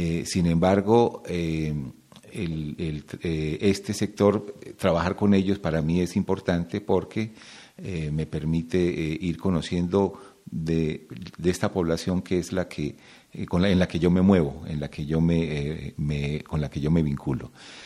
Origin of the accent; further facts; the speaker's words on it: Colombia; now in Cuernavaca, Mexico; soy colombiano-mexicano. Llevo ya 30 años en México y vivo en Cuernavaca.